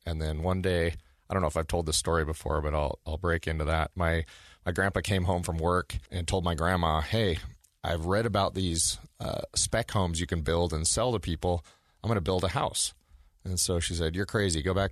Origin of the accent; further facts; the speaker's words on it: Oregon, United States; And, so when I was a kid growing up in Oregon, my dad and my grandpa would build every house we lived in.